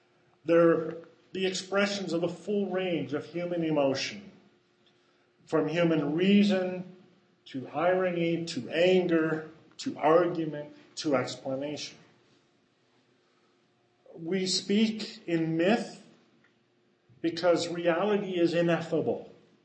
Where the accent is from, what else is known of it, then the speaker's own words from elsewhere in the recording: Canada; born there; First Nations people who lived near where I was born in Canada, the Iroquois people.